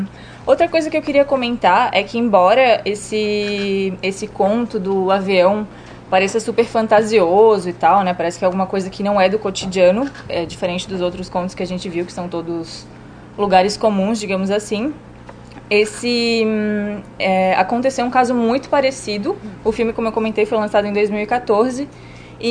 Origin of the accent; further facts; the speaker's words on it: Brazil; born or raised there; also born or lived in Argentina